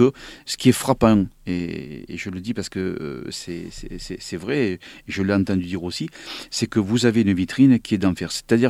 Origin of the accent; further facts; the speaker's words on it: Montpellier, Occitanie, France; je suis de Montpellier.